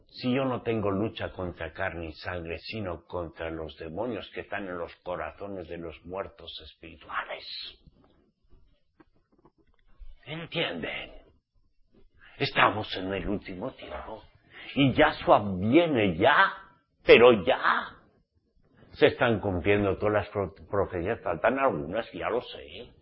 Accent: Spain; Porque aunque yo soy español

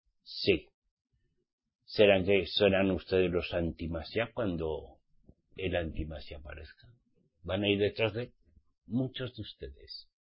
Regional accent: Spain; yo como soy español

